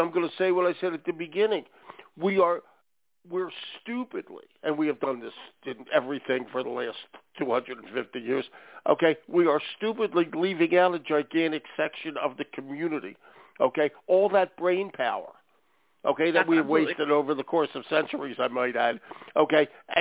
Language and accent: English; Philadelphia, Pennsylvania, United States; Well, I'm from Philly, so I can tell you this.